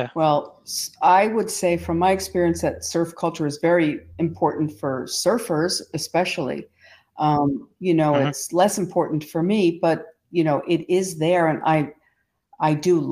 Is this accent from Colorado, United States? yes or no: no; New York, United States; I come from New York. I live in the city. I know how to push